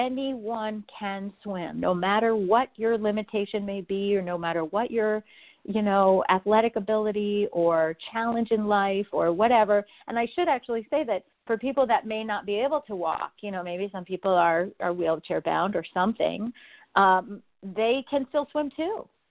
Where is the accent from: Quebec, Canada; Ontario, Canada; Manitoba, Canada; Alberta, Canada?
Quebec, Canada; Montreal; now in California, United States; we moved to California in the 70s, but I'm actually Canadian. I'm from Montreal.